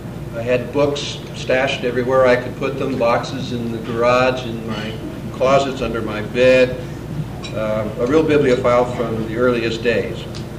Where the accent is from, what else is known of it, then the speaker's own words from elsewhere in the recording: San Diego, California, United States; also born or lived in Coronado / La Jolla; I was born in Coronado and spent my early years in La Jolla and San Diego.